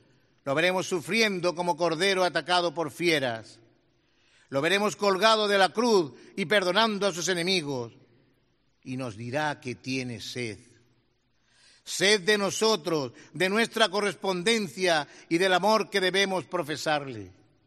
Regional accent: Torredonjimeno, Andalusia, Spain; Aunque soy de Torredonjimeno, hoy me siento jaenero, alegre y agradecido a este pueblo tan sencillo que también me ha acogido.

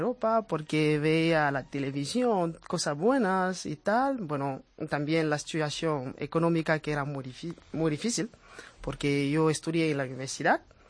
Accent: Cameroon; now in Spain; Pues de Camerún cruzando Nigeria, cruzando Níger y cruzando Argelia y de repente en Marruecos.

